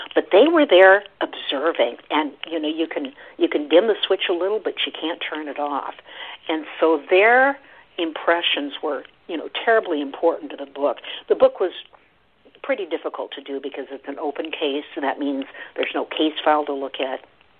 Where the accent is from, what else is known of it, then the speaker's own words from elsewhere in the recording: Oregon, United States; I grew up in Oregon, so I'm kind of, you know, defend a little bit the fact that, yes, it's an Oregon story